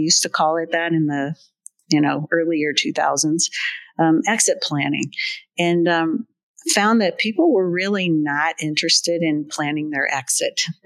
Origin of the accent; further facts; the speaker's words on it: Colorado, United States; I grew up in Colorado